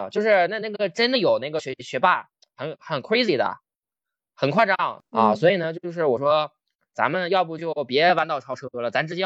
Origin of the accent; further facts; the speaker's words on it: Northeast China, China; 我一听北方口音，哎，这是我东北老乡